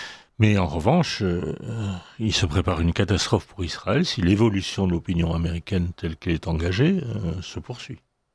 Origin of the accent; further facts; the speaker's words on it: France; Parce que chez nous, en France, pays de la liberté, il y a eu une certaine censure sur ce sujet-là.